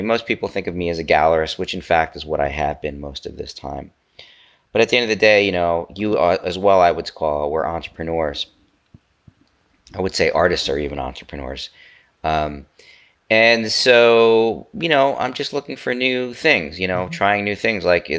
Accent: United States; it's not like you're German, I'm an American.

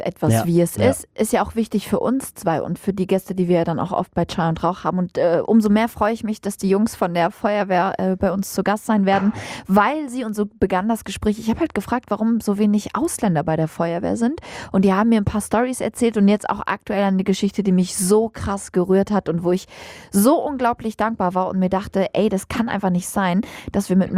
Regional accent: Lower Saxony, Germany; als arabische Frau war das für mich nicht so ein krasser Kulturschock. Als Ostfriesin war das ein Kulturschock für mich, dieses ganze Schützenwesen. Und jetzt ehre ich das irgendwie sehr, weil ich ja aus einer Stadt komme, wo das Schützenwesen ganz groß ist.

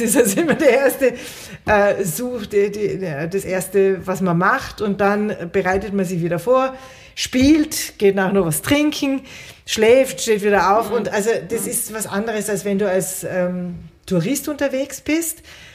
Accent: Austria; ich bin ja Österreicherin

